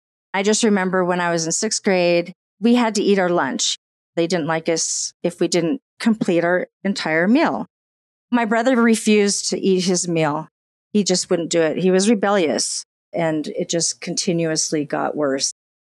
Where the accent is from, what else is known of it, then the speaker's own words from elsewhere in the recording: Canyon Lake, California, United States; As far as growing up in California, my mom and my dad and my brother, we all lived in a guarded gated community in Canyon Lake, California. It was beautiful.